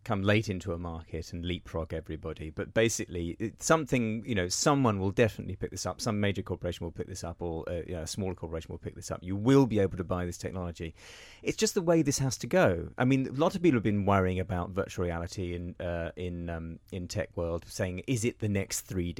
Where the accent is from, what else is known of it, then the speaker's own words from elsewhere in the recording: United Kingdom; Well, the demo they used was a dollar bill, but we're British, goddammit, and I didn't want to say that.